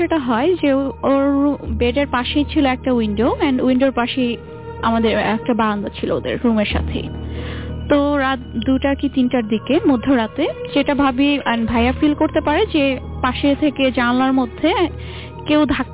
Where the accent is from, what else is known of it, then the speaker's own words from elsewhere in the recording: Narayanganj, Dhaka Division, Bangladesh; আমি তখন নারায়ণগঞ্জ ছিলাম আমার হোম টাউনের বাসায়।